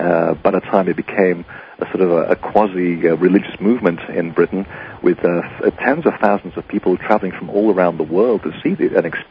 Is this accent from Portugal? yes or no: yes; Portugal; English is a second language; when I was growing up in Portugal, you know, my accent actually betrays my original nationality.